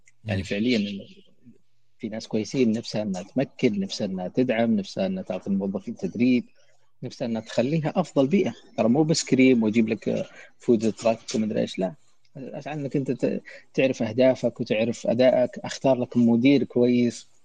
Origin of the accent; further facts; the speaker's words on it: Saudi Arabia; يعني تعال إحنا سعوديين ونتكلم مع بعض